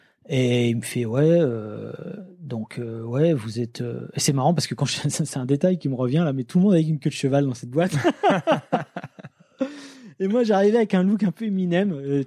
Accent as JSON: {"language": "French", "town": "Lille", "region": "Hauts-de-France", "country": "France", "said": "moi je viens de Lille"}